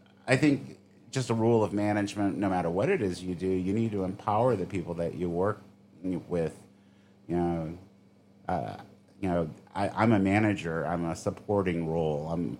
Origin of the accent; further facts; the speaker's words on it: New Orleans, Louisiana, United States; Like I'm from New Orleans originally, and you know we are a cocktail culture there